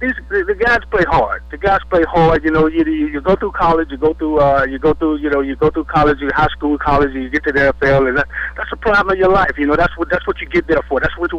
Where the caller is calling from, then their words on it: Arlington, United States; I'm calling from Arlington.